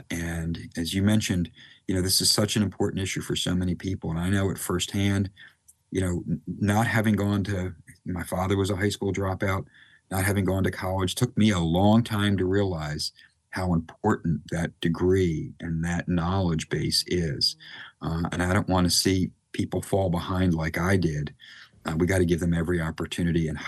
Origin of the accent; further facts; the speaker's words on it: Philadelphia, Pennsylvania, United States; So I was born in Philadelphia. We lived 6th and Rushcombe when I was a kid. My grandparents lived there until I was about 8 or 9. So I used to spend my summers in Philadelphia.